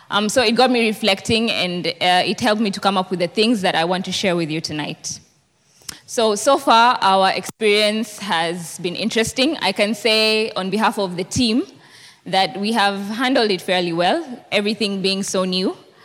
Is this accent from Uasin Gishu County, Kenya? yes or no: yes; Eldoret, Uasin Gishu County, Kenya; I am one of those six young Kenyans. So we are from Eldoret, Moy University.